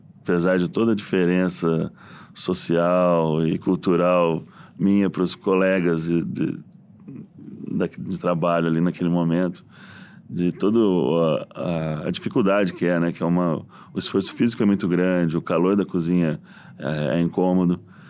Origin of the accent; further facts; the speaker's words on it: Londrina, Paraná, Brazil; Quando eu era jovem, em Londrina ainda, a gente fazia muito churrasco com os amigos.